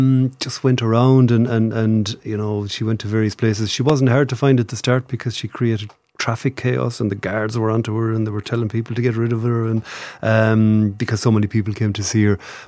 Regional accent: Munster, Ireland; So I'm from Clare, slightly confusingly. My father, I spent a lot of time in Kerry. My father was from there.

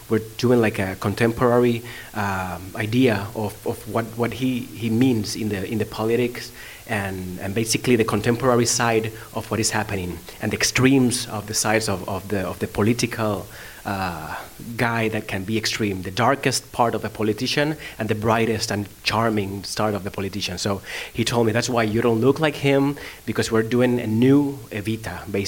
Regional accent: Puerto Rico; also born or lived in Los Angeles; now in New York, United States; Well, I'm born and raised in Puerto Rico. I moved to, like, 6 years ago to America, to Los Angeles. I was doing musical theater in Puerto Rico, and then I started to do things in L.A.

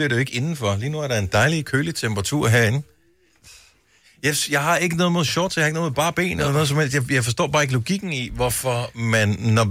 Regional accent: Region of Southern Denmark, Denmark; Nu er jeg opvokset på Fyn.

